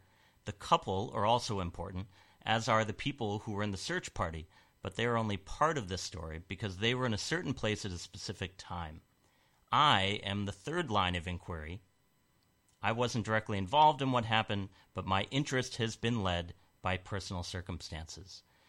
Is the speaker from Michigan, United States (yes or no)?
no; Minnesota, United States; So I grew up partly in Minnesota, and we used the BWCA, the Boundary Waters Canoe Area, and also Quetico.